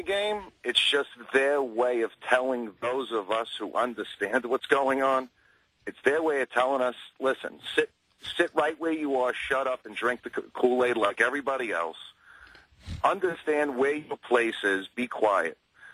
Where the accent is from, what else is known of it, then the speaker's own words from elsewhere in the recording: New York, United States; I mean, I am from New York